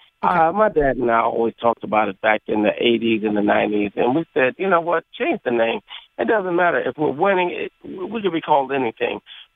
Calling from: Washington, District of Columbia, United States; I'm calling from Washington, D.C.

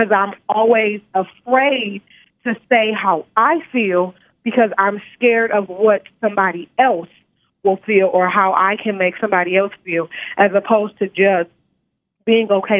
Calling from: Nevada, United States; I'm calling from Nevada.

